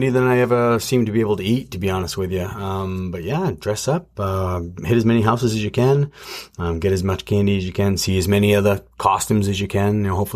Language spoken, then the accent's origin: English; Massachusetts, United States; now in New Hampshire, United States; but we live in New Hampshire now, so it's different everywhere, I guess, but, like, we grew up in Mass, and Halloween was on Halloween.